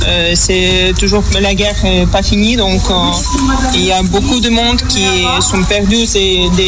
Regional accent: Eastern Ukraine, Ukraine; French is a second language; moved away as an adult; now in France; On vient de l'est de l'Ukraine, occupé toujours, donc. On a perdu tout, la maison, tout, donc on est là pour ça.

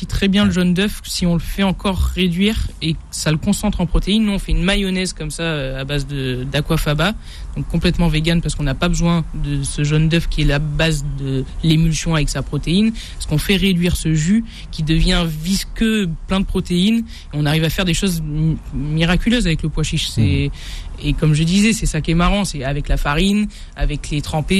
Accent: Nice, Provence-Alpes-Côte d'Azur, France; moi, j'ai des origines méditerranéennes, un peu sicilienne du côté de ma maman, arménienne du côté de mon papa, mais je suis né à Nice et j'ai vécu à Nice et j'ai commencé mon apprentissage à Nice

